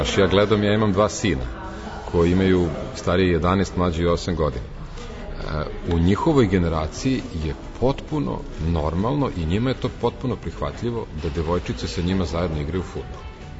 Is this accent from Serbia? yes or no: yes; Belgrade, Serbia; Ja sam odrastao na Dorćelu, dakle, u delu grada koji je poznat po mačo muškarcima i ponašanju koje ide uz to.